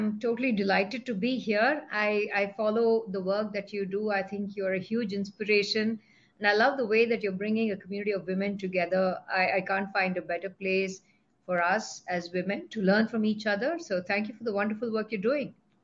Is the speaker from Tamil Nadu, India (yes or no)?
no; Bangalore, Karnataka, India; I was born and raised in Bangalore. So I'm a Bangalore girl. Mm-hmm. Lived forever till I moved out after my MBA.